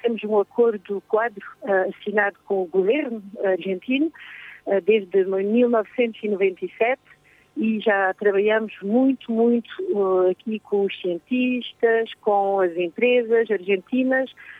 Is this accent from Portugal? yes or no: yes; Portugal; moved away as an adult; now in France; Sou portuguesa, mas já estou a viver há mais de 30 anos na França, a trabalhar na França.